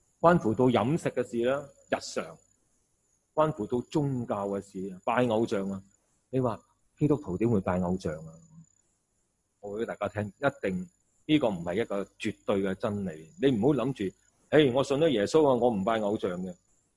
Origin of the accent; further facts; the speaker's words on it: Hong Kong; 很多世俗，很多的文化，我们特别香港，哇，真的 多元文化嘅城市